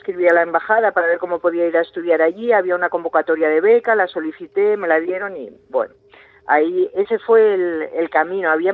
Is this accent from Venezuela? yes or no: no; Oviedo, Asturias, Spain; Yo soy de Oviedo, que es una ciudad en la que la oftalmología brillaba en aquellos años.